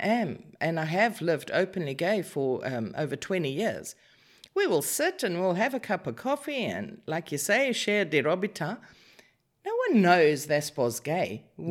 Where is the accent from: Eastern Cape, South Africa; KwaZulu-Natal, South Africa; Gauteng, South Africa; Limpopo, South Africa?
KwaZulu-Natal, South Africa; Newcastle; also born or lived in Durban; now in Cyprus; I was, like you said, correctly, born and raised in South Africa.